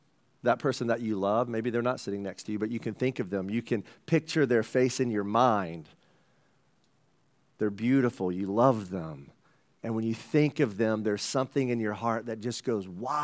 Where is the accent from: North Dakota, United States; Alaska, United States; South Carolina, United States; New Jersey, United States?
South Carolina, United States; And that's saying a lot because I'm from South Carolina. I am not from Texas.